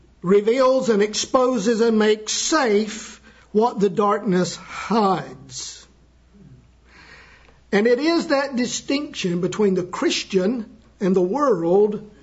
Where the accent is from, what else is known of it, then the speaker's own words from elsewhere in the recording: North Carolina, United States; born there; I was born in North Carolina, and as a boy, I had a coon dog that you would chase raccoons with.